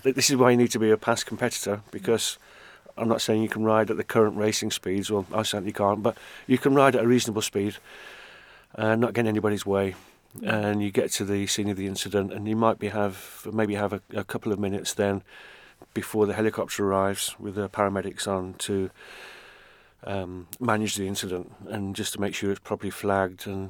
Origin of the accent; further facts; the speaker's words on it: Isle of Man; I'm from the Isle of Man. I'm a retired school teacher.